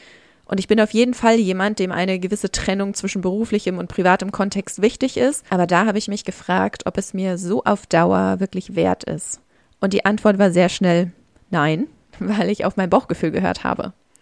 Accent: Brandenburg, Germany; moved away as an adult; also born or lived in Ireland; 34, aufgewachsen in Brandenburg und bin mit 18 nach dem Abi nach Irland ausgewandert.

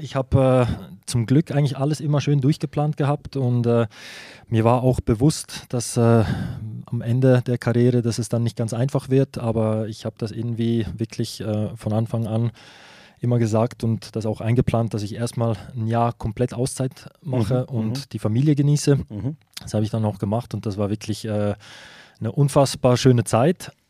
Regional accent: Switzerland; ich bin auch Schweizer. Ich bin in der Schweiz aufgewachsen. Ich habe den Schweizer Pass und ich fühle mich auch als Schweizer. Also nicht nur als Schweizer, aber ich habe das schon auch. Die Schweiz ist in meinem Herzen ist mein Zuhause.

